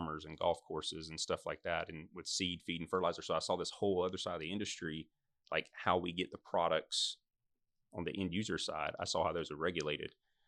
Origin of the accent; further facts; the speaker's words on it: Columbus, Georgia, United States; And so then when I was graduating high school, Columbus Tech at the time, I'm from Columbus, they had a 2-year horticulture program.